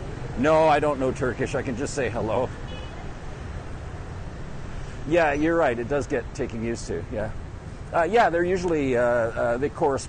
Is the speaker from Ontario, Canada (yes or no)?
no; Vancouver, British Columbia, Canada; moved away; I'm from Canada originally, but I haven't lived there in a few years. I'm from Vancouver.